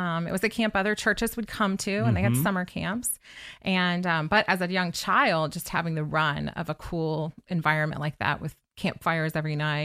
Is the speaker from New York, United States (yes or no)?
no; Brooksville, Florida, United States; Well, my husband, who grew up here, would say I grew up in the sticks. I'm not sure that's a fair assessment of it, but it was a little bit more country life than Orlando is.